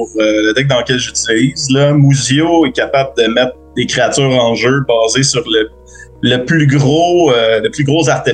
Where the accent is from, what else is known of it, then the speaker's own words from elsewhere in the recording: Repentigny, Quebec, Canada; Je viens de Repentigny, dans le fond. Puis quand j'étais ado